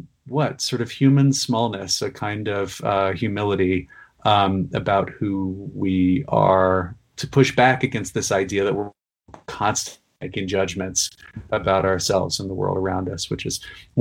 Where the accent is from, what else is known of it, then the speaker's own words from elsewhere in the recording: Cincinnati, Ohio, United States; And I'm originally from the Midwest, though not that far west. I'm from Cincinnati, Ohio, which is actually a city that's sort of debated as to where you put it.